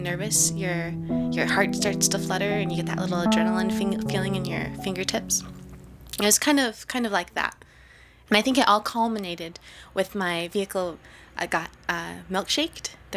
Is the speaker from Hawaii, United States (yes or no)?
yes; Hawaii, United States; moved away; I was coming from Hawaii, and I thought, I'd love mountains, and I'd love snow. So my very first college I applied to was in Colorado. I have always grown up in melting pots, where people are always really different.